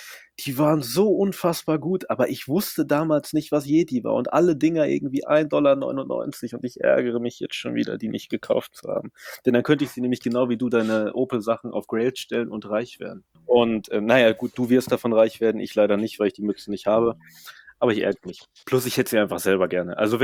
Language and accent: German; Germany; Ich bin ja immerhin in Deutschland aufgewachsen.